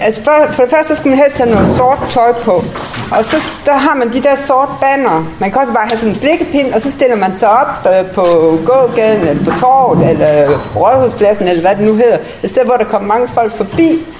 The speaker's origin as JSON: {"language": "Danish", "town": "Skive", "region": "Central Denmark Region", "country": "Denmark", "said": "og jeg kommer fra Skive."}